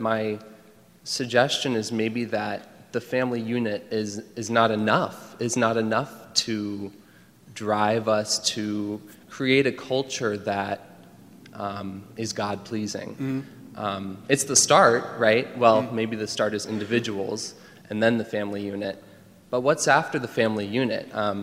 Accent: Marengo, Illinois, United States; I'm from Marengo, Illinois.

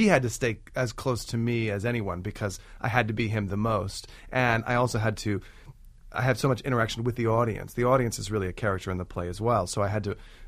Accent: Texas, United States; And I'm from Texas originally, and I come from meat and potatoes type people.

